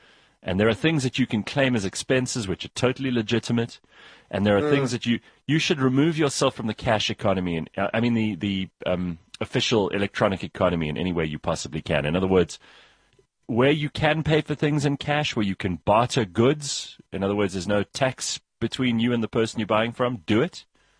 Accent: South Africa; There's not a single cell in my body that is patriotic about being South African.

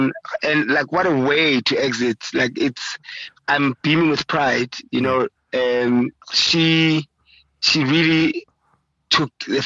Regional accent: Soweto, Gauteng, South Africa; Absolutely. I hated attending matches.

